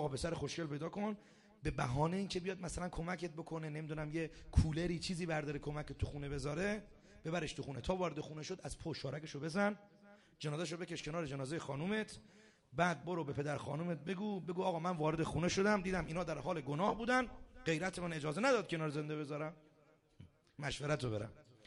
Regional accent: Sabzevar, Razavi Khorasan, Iran; من بچه بودم تو شهر خودمون سبزوار، قشنگ یادمه یه پهلوانی بود

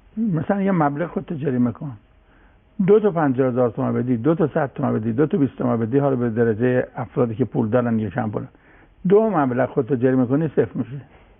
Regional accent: Iran; و منم به عنوان یه ایرانی لقب دیگه ندارم

